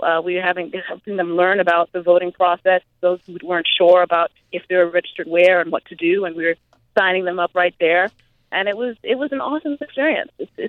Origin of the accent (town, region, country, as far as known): Zimbabwe; born or raised there